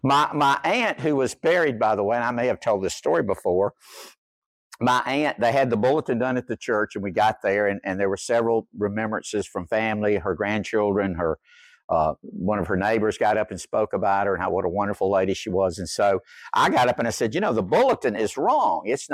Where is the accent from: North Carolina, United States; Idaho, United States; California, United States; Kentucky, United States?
North Carolina, United States; Laurinburg; had a great talk about growing up in Laurinburg, North Carolina, with my cousins, Greg and Anne Marie and Billy and my Uncle Bill and my Aunt Eunice.